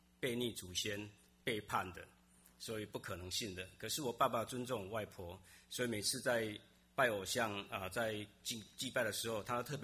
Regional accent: Taiwan; moved away as an adult; 我是来自非常传统的家庭，就台湾很传统的一个拜偶像拜祖先的家庭

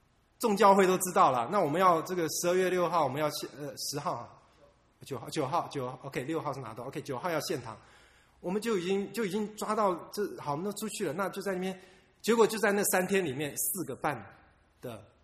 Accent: Taiwan; 我们在小时候在台湾有那种，就后门

